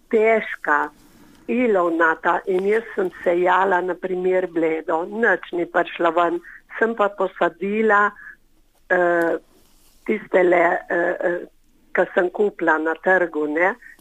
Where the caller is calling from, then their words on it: Littoral, Slovenia; jaz sem tukaj iz Primorske, malo višje